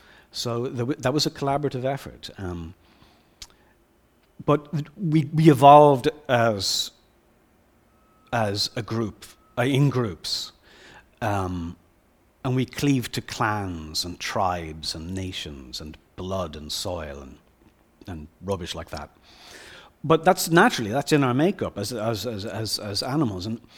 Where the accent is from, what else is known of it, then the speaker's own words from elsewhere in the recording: Ireland; I grew up in Ireland, and I grew up in a country that had not really resolved itself as a country.